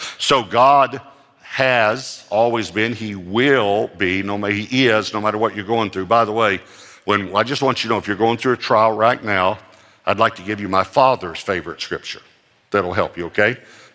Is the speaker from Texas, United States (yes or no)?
yes; Texas, United States; When I grew up in East Texas